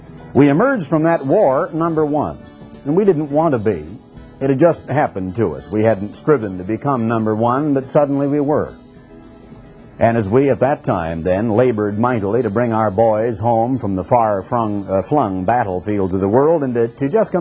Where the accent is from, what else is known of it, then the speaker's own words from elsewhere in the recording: Oregon, United States; You know, I was born in Oregon. I had the opportunity as a boy to pedal a bicycle just out of the environs of a small town of about 25,000